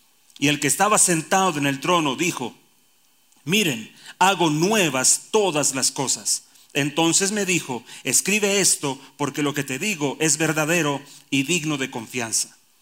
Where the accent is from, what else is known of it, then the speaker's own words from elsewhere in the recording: Colombia; a mí como colombiano de 56 años